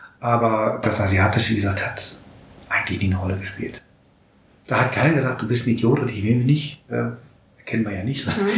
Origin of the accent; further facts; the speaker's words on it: Germany; now in Switzerland; als Kind, als Deutscher in der Schweiz fühlt man sich schon, ist man ja auch fremd. Ist man Ausländer.